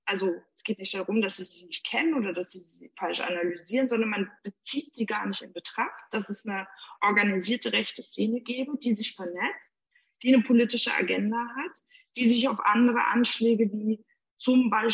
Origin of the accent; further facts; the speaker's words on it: Jena, Thuringia, Germany; ich komme nun mal aus Jena